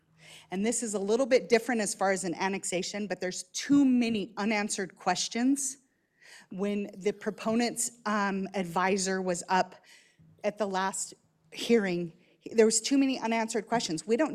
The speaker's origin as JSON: {"language": "English", "town": "Royal City", "region": "Washington", "country": "United States", "also_born_or_lived": "Othello", "said": "I'm from Royal City, Washington. I was born in Othello many years ago."}